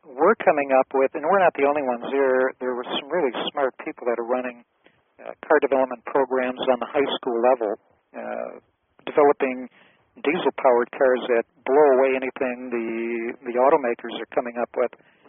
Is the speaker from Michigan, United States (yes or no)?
yes; Grosse Pointe, Michigan, United States; also born or lived in Detroit / Dearborn; I was basically born in Detroit, in East Detroit. I grew up in Dearborn for about 5 years, Dearborn. Our family moved to Grosse Pointe.